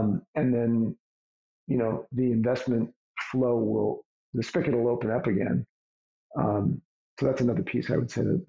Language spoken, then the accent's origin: English; New York City, New York, United States; Born and raised in New York City, and you know, sort of my family really embraced the multicultural culinary aspects of the city.